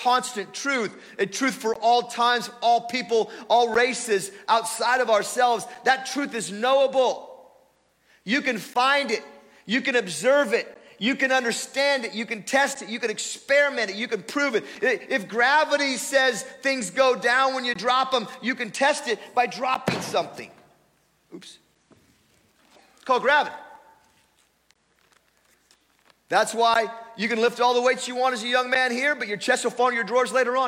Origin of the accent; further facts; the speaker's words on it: Portland, Oregon, United States; also born or lived in Seattle; we're from Portland, Oregon, or we youth pastored for a while in Seattle, actually, just outside of Seattle.